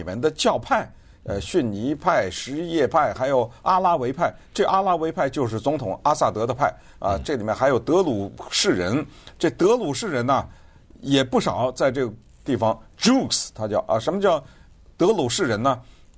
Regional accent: United States; 就是我们美国人说的这个贸啊

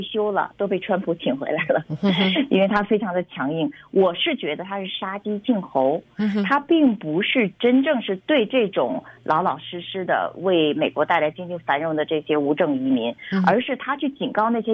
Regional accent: China; 那我们中国人，我不知道广义多少钱拿绿卡，好难呐

